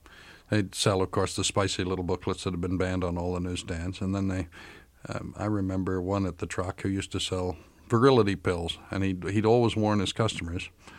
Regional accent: Philadelphia, Pennsylvania, United States; Yeah, I had a lot of favorite comics growing up in Philadelphia.

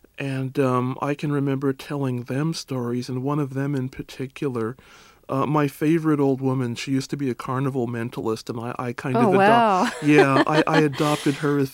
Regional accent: Pasadena, California, United States; Well, I lived there for about a year. Actually, I grew up in Pasadena, California.

